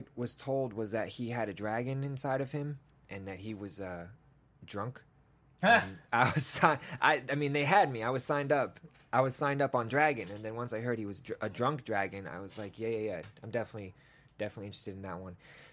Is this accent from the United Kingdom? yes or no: yes; England, United Kingdom; born there; I was born in England, man. We just traveled around a lot.